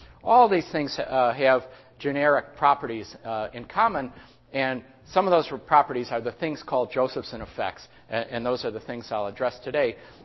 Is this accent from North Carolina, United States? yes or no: no; Buffalo, New York, United States; also born or lived in Rochester; As John said, I grew up fairly near here. Actually, I was born in Rochester, but I grew up in Buffalo.